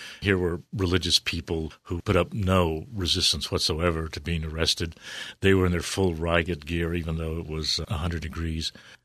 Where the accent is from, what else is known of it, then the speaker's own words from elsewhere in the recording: United States; to treat them in ways that I'm ashamed of as an American.